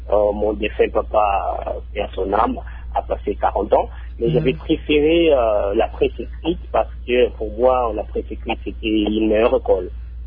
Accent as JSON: {"language": "French", "region": "Kinshasa", "country": "DR Congo", "moved": "as an adult", "lives_now": "London, United Kingdom", "said": "En fait, j'ai quitté le Congo, Kinshasa, en début 2001."}